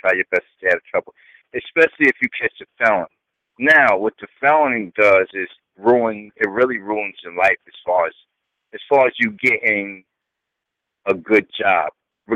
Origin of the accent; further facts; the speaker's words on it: New York, United States; now in Georgia, United States; Now, I'm from New York. I've been in Georgia for the last 6 years.